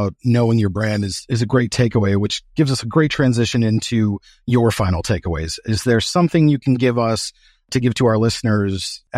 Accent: East Coast, United States; now in Illinois, United States; but I was growing up on the East Coast. So I went back to the East Coast.

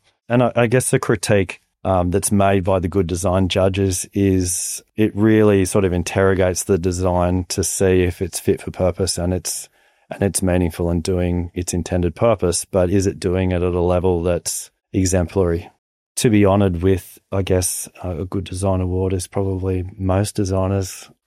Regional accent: Newcastle, New South Wales, Australia; So it was really cool to be able to say, hey, I'm from Newcastle, or the Hunter, and I've had the opportunity to be a part of the process.

